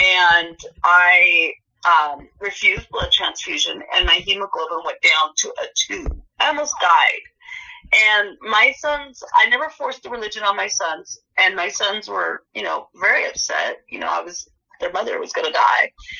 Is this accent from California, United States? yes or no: yes; San Jose, California, United States; I was raised in San Jose, and we took a field trip to San Francisco Museum